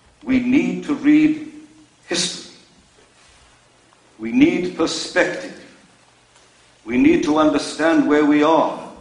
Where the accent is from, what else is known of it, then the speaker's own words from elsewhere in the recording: United Kingdom; And I said, "We're from Britain."